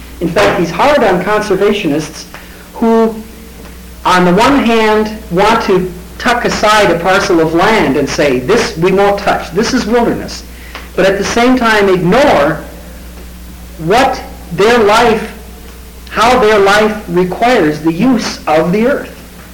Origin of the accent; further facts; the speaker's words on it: South Dakota, United States; I grew up in South Dakota. The air was relatively clean. I grew up on a farm, not in a mine, see?